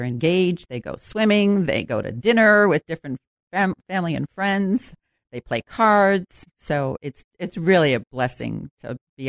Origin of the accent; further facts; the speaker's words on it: Dorchester, Massachusetts, United States; I grew up in Dorchester as the oldest of nine children.